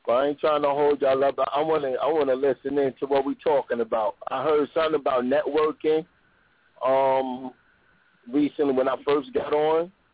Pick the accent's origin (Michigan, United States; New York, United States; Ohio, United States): New York, United States; Brooklyn; now in Richmond, United States; I'm an artist from Richmond, Virginia, originally from Brooklyn, New York.